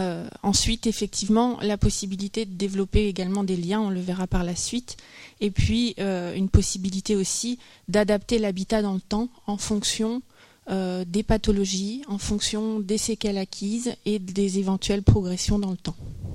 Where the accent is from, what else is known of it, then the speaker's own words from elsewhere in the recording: Mulhouse, Grand Est, France; comme vous le savez, on vient de France. C'est la plus belle région du monde qui est l'Alsace et la ville de Mulhouse.